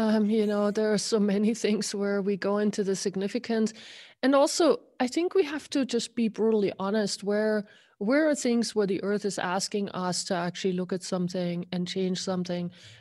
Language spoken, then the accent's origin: English; Germany; and I'm from Germany, so hello.